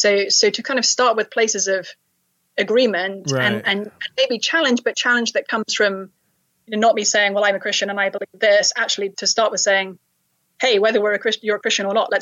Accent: London, United Kingdom; now in Cambridge, United States; growing up in London, and certainly I think this is more the case where I live in Cambridge, Massachusetts now

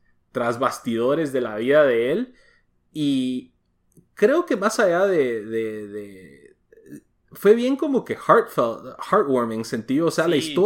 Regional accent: United States; Yo crecí en Estados Unidos

